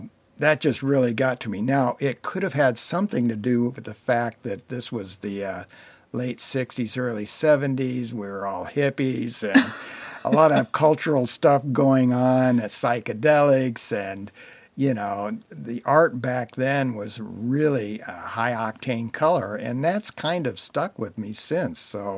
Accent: West Lafayette, Indiana, United States; I'm from West Lafayette, Indiana

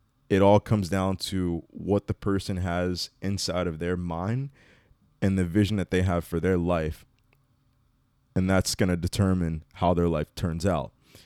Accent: United States; being black and growing up in America, that you're aware of, that, you know, we are put at a disadvantage when it comes to just life in general.

